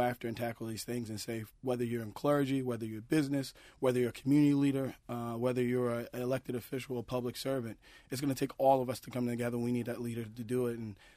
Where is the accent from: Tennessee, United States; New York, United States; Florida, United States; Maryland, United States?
Maryland, United States; Baltimore; Being born and raised in Baltimore, being a product of a single family home where I grew up with six women in a 3-bedroom home.